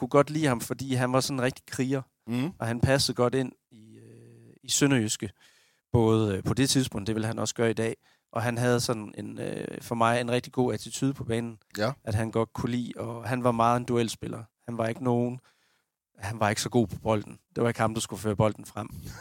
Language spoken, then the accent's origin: Danish; Region of Southern Denmark, Denmark; hvor man som sønderjyde tænker tilbage på ham